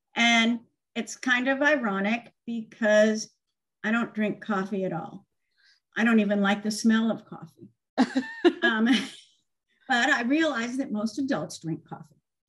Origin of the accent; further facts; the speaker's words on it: New England, United States; I'm from New England and we had always had roses.